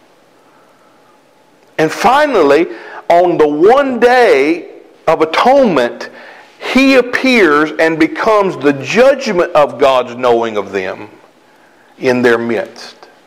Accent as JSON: {"language": "English", "region": "South Carolina", "country": "United States", "said": "I'm from South Carolina, I don't know how to pronounce things."}